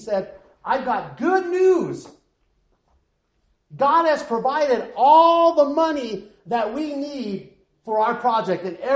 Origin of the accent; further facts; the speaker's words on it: Cheyenne, Wyoming, United States; Anybody here, we're from Cheyenne and my sister's here, my brother-in-law as well.